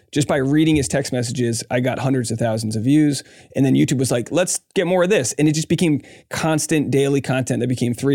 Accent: Rhode Island, United States; I grew up in Rhode Island. My education was clearly not that good.

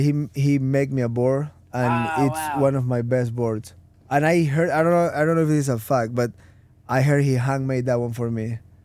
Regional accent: Ecuador; dude, I'm from Ecuador.

